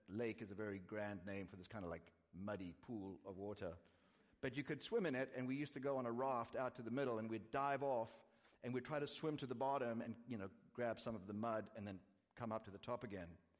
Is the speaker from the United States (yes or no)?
no; South Africa; Growing up in South Africa, I have no experience of frozen metal posts as a child